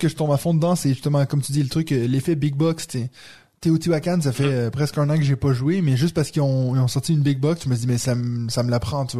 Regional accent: Quebec, Canada; accent: Québécois; Faut croire que je suis en train de perdre mon accent québécois, c'est ça?

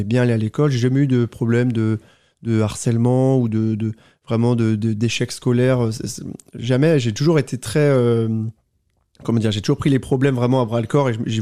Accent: Normandy, France; Oui, je suis normand. Mais non, je suis normand

